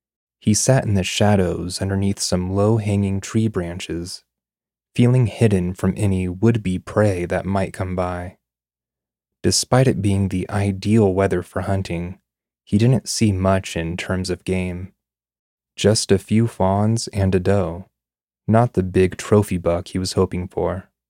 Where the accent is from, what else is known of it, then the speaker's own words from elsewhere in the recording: Kentucky, United States; Growing up in Kentucky, I've always heard tales of, you know, Bigfoot or the Pope Lick Goatman.